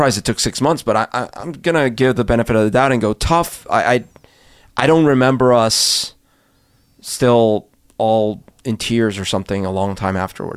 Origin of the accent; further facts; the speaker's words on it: Colombia; when I grew up in Colombia, when I was little